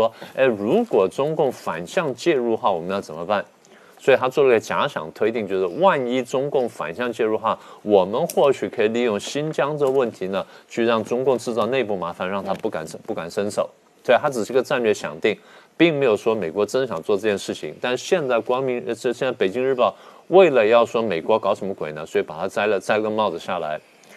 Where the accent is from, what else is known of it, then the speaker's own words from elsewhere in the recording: Taiwan; 我们台湾人呢必须提高警惕